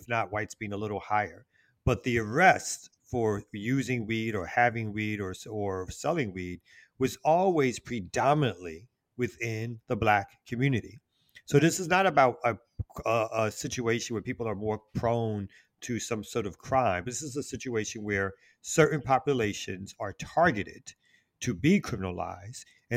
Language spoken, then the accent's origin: English; Brooklyn, New York, United States; Well, I mean, my journey is one of being born and raised in Brooklyn.